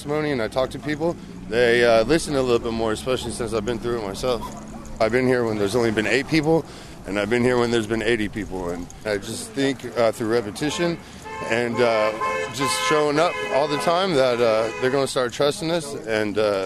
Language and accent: English; California, United States; I'm from the Central Valley.